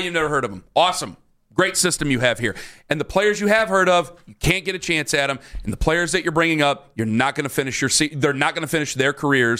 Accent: Cleveland, Ohio, United States; Okay, I'm from Cleveland.

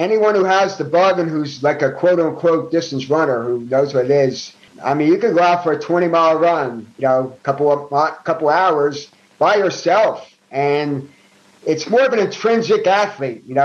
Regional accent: Philadelphia, Pennsylvania, United States; I grew up in North Philadelphia. I grew up in Ollie section of Philadelphia.

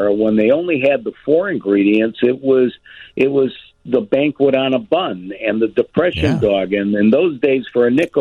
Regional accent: Cleveland, Ohio, United States; I grew up in Cleveland, and when Vienna hired me, they sent him to Cleveland to train me

